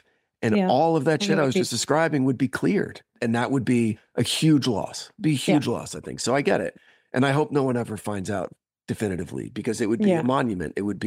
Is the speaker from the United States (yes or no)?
yes; New Jersey, United States; born or raised there